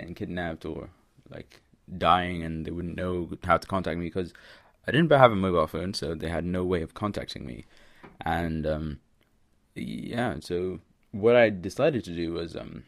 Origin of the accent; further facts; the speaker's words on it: Kenya; as a Kenyan, you had to do long distance because that's what my body was built for at the time.